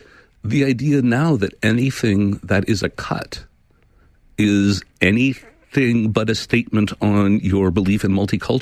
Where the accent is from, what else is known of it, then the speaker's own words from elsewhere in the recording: Canada; because I find it embarrassing as a Canadian that we are saying, welcome to this country, there's your sidewalk.